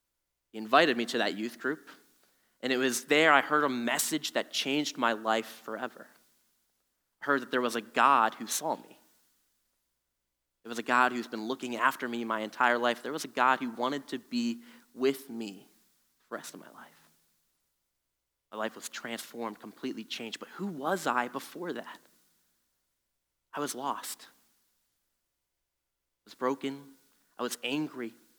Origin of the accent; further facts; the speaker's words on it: State College, Pennsylvania, United States; I grew up in State College area.